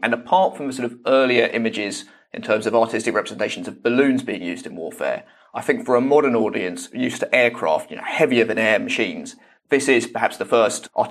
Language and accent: English; London, United Kingdom; But I'm also a Londoner. I grew up just south of Crystal Palace in West Norwood, so it's a very local story for me as well.